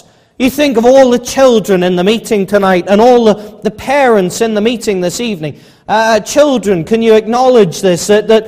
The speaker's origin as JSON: {"language": "English", "region": "England", "country": "United Kingdom", "lives_now": "Ulster, United Kingdom", "said": "I come from England originally"}